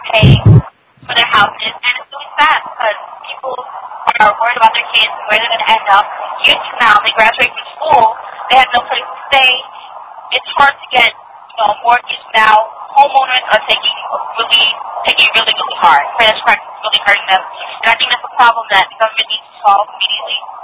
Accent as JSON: {"language": "English", "town": "Westbury", "region": "New York", "country": "United States", "said": "I'm a conquest from Westbury, Long Island."}